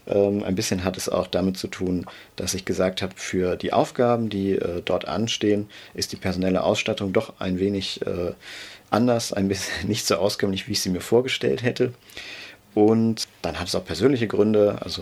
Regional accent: Siegburg, North Rhine-Westphalia, Germany; Ich bin jetzt in Lohmar, an einem interkommunalen Archivverbund Archivar. Und Lohmar ist direkt, ja, die Nachbarstadt, meine Heimatstadt Siegburg.

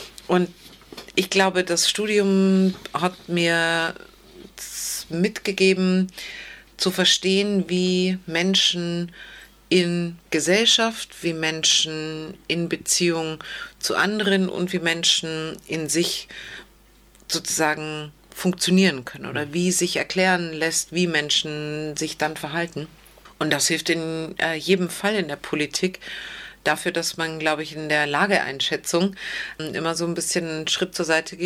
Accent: Bavaria, Germany; now in North Rhine-Westphalia, Germany; Ich bin geboren und aufgewachsen in der Tat in Bayern. Sehr ländlich, perfekte Umgebung, um Kind zu sein

